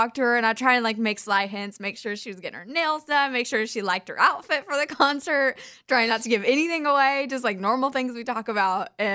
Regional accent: Kansas, United States; We're both from Kansas.

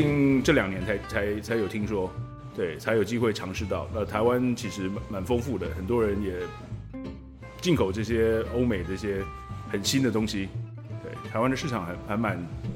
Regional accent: United States; moved away as an adult; now in Taiwan; 对，小时候在美国长大。

